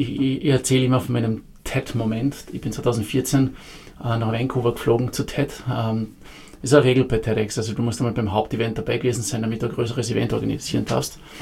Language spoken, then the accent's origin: German; Carinthia, Austria; now in Vienna, Austria; ich bin in Kärnten aufgewachsen, da studiert … also ich habe meinen Namen geändert, als ich geheiratet habe.